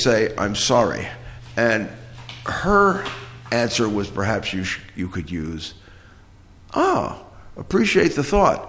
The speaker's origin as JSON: {"language": "English", "country": "Philippines", "lives_now": "Cranberry, United States", "said": "I mean, I'm here in Cranberry, New Jersey, we're about in the center of the state here. Where am I calling? Well, I am from the Philippines."}